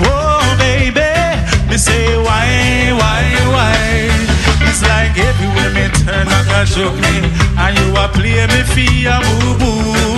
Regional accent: Jamaica; now in Czech Republic; So I'm from Jamaica, and I'm so excited to be here in beautiful Prague.

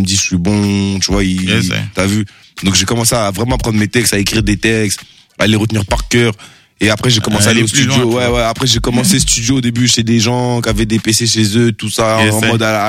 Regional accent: Angers, Pays de la Loire, France; moi, j'ai grandi à Angers. On a tous grandi sur Angers. Moi, mes frères et sœurs

